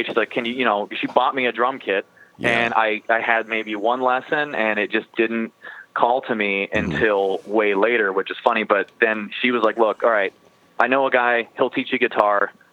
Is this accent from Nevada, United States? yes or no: yes; Las Vegas, Nevada, United States; growing up in Vegas, it was everything's easy, everything's cheap, and there's parking, and there's no traffic.